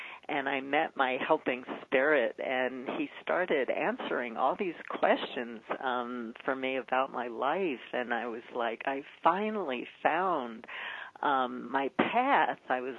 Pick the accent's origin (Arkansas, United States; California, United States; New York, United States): New York, United States; Brooklyn; And I grew up in Brooklyn, where it looked like everybody was suffering, which they were.